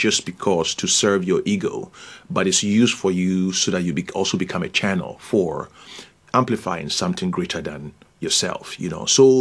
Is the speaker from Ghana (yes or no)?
yes; Ghana; English is a second language; here I am from Ghana, from a traditional community in Ghana